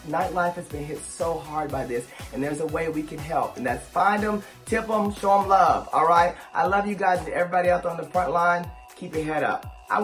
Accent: Paris, Texas, United States; lockdown and quarantine eternal over here in my hometown of Paris, Texas.

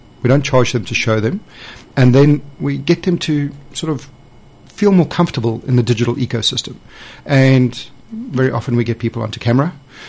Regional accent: South Africa; now in United Kingdom; South Africa.

